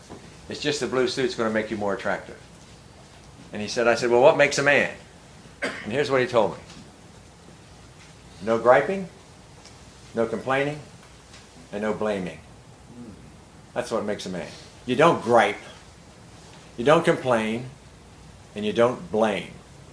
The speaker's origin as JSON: {"language": "English", "town": "Fairmont", "region": "West Virginia", "country": "United States", "tie": "born or raised there", "said": "My rite of passage as a young lad growing up in Fairmont, West Virginia, was a blue suit."}